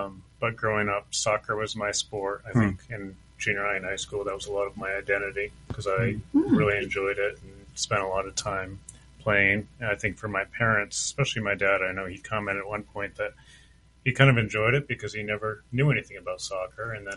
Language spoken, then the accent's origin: English; New Hampshire, United States; I grew up in New Hampshire. I grew up similar in a Christian home. I had two older sisters.